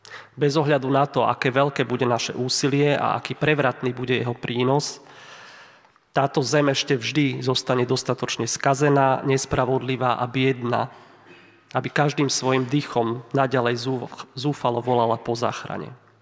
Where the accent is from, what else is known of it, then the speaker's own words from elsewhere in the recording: Trnava, Trnava Region, Slovakia; U nás v Trnave, odkiaľ pochádzam a kde bývam